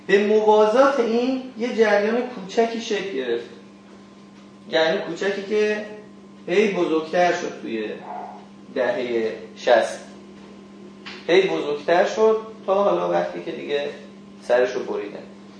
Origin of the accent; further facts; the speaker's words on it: Kermanshah, Iran; یعنی مثلا استاندار همین استان خود ما که ما مثلا کرمانشاهی هستیم